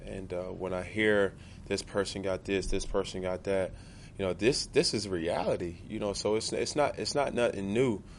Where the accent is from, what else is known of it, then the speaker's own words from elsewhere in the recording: Atlanta, Georgia, United States; I'm from Atlanta, Georgia. You know, it don't get no realer than that.